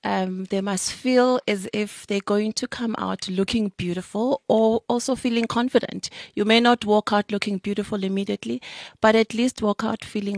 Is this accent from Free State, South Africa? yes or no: no; Claremont, KwaZulu-Natal, South Africa; I was born in Claremont, which is in KwaZulu-Natal. It's a semi-rural place. I grew up on dust roads. And this was back in the 80s, where I used to go to school there.